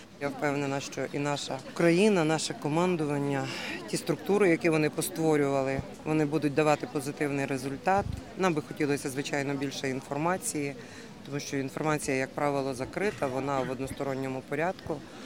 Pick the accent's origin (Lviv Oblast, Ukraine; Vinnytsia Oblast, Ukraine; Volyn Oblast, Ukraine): Volyn Oblast, Ukraine; Kovel; Вони з Кривого Рогу, одна я з Ковеля з Волині.